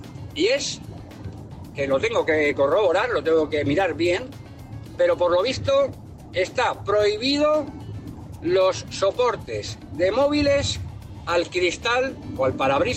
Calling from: Madrid, Community of Madrid, Spain; de Madrid.

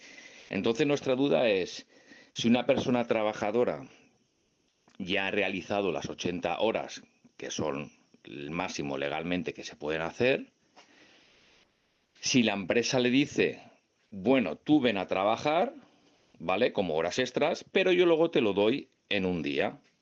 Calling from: Valencia, Valencian Community, Spain; soy de Valencia

